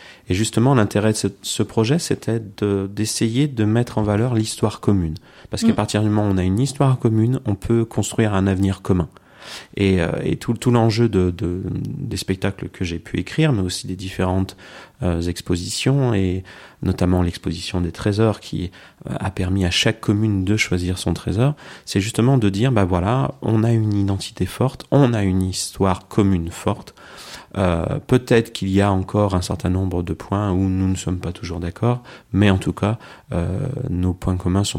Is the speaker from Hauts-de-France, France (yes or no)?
no; Lyon, Auvergne-Rhône-Alpes, France; Non, moi, je suis lyonnais, voilà.